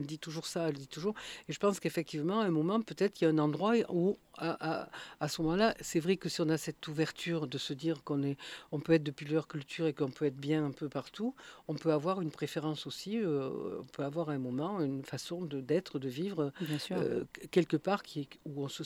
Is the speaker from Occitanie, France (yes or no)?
yes; Montpellier, Occitanie, France; Montpellier, c'est ma ville natale, et je m'y plais, j'y suis partie, et je suis revenue